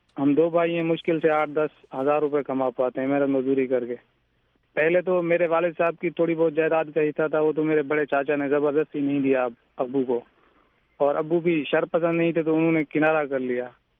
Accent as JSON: {"language": "Urdu", "town": "Rajanpur", "region": "Punjab", "country": "Pakistan", "said": "اور میرا تعلق ضلع راجن پور پنجاب پاکستان سے ہے. میں غریب گھرانے سے تعلق رکھتا ہوں"}